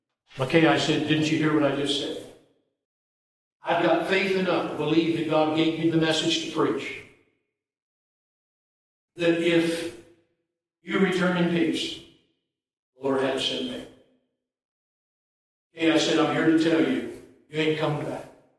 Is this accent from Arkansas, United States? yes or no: no; Crestline, Ohio, United States; I mean, I'd go up the pool hall where I was raised up in Crestline, Ohio